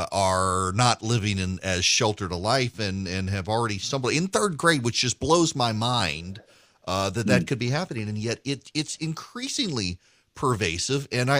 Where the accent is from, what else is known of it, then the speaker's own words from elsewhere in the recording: Dubai, United Arab Emirates; I grew up in the Middle East, was raised in Dubai and had a computer in my classroom starting in first grade, an Apple IIe. And I realize I'm the anomaly for particularly for someone in my age group in my 40s.